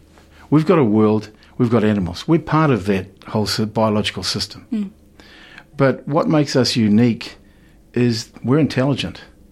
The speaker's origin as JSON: {"language": "English", "town": "Otara", "region": "Auckland", "country": "New Zealand", "tie": "born or raised there", "said": "when I was raised in Otara there, we were right at the end. We had all farmland around us where I grew up."}